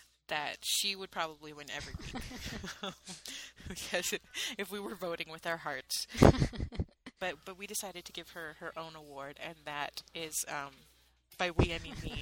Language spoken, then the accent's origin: English; Midwest, United States; I'm from the Midwest.